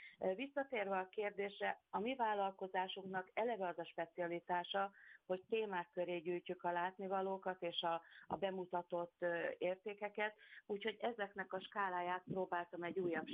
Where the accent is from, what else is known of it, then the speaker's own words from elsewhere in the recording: Győr, Győr-Moson-Sopron, Hungary; Az a rész igaz, hogy törzsgyökeres győri vagyok.